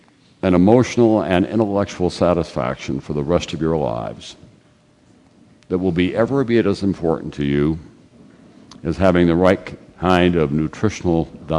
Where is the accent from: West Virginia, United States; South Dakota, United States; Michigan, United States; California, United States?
South Dakota, United States; I'd gotten all the honors that you could possibly hope for in my home state of South Dakota.